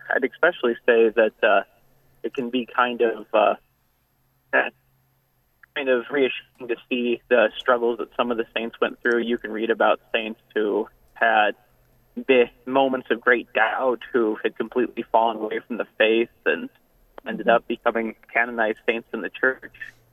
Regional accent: South Dakota, United States; Oh, by the way, I'm from South Dakota.

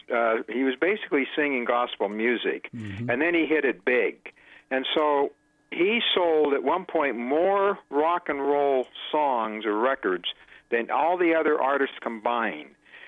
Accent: Ely, Nevada, United States; also born or lived in Las Vegas, Nevada; We grew up in Ely, Nevada and Las Vegas, Nevada

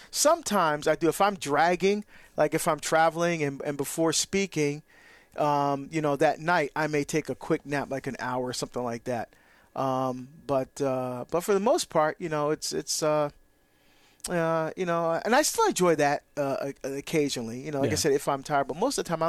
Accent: New Jersey, United States; I remember, I grew up in New Jersey.

